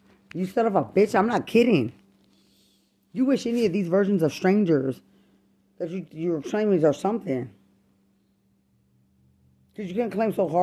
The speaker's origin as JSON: {"language": "English", "country": "United States", "said": "Because I don't speak Spanish and I'm American and I'm a veteran."}